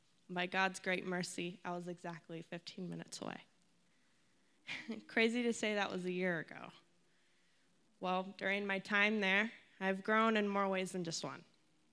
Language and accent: English; Pickerington, Ohio, United States; As you know … I'm 19 years old. I'm from Pickerington, Ohio, a nice suburb outside of Columbus.